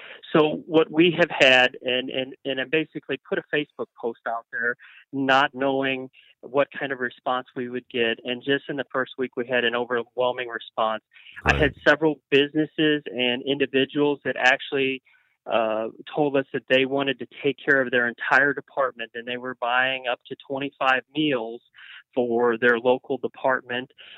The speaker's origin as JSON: {"language": "English", "region": "Virginia", "country": "United States", "tie": "born there", "said": "No, Virginia."}